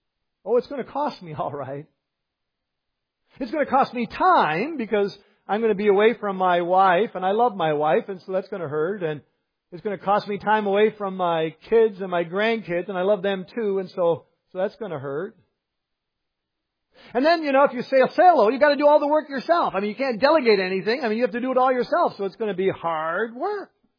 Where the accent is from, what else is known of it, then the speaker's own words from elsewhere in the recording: Ontario, Canada; I grew up in Eastern Ontario, as I did. Let's imagine I grew up on the edge of the St. Lawrence River, as I did.